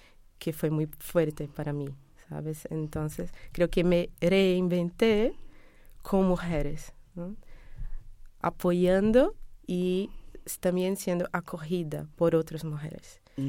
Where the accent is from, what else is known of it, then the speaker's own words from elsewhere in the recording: Salvador, Bahia, Brazil; Spanish is a second language; Porque vengo de Brasil, ¿no? la historia ha empezado sí, hace mucho, ¿no? Tengo 37 años y soy brasileña de Salvador, Bahía.